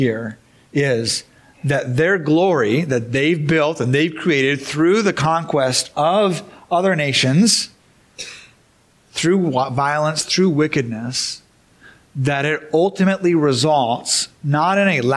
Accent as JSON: {"language": "English", "country": "Japan", "tie": "born or raised there", "said": "so I grew up in Japan where they had idols that were carved out of stones."}